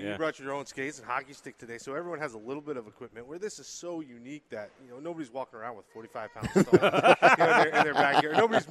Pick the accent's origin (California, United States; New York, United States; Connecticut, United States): New York, United States; I'm from New York originally, so a breakfast sandwich is always good to have.